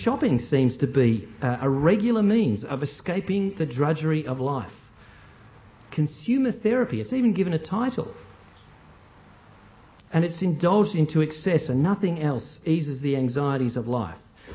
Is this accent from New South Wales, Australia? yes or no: no; Geelong, Victoria, Australia; I grew up in Geelong